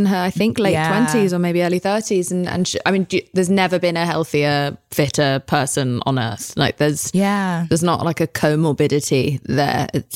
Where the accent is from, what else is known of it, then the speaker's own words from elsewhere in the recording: England, United Kingdom; moved away; especially as an English person coming here, just being like, how are we?